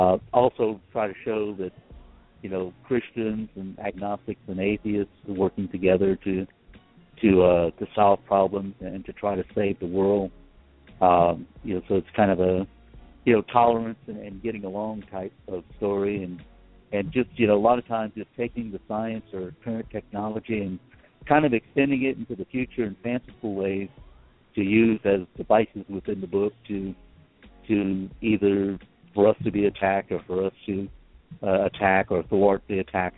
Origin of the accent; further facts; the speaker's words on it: Abbeville, Louisiana, United States; I'm originally from Abbeville, Louisiana, which is incidentally where they filmed the remake of The Blob back in '88.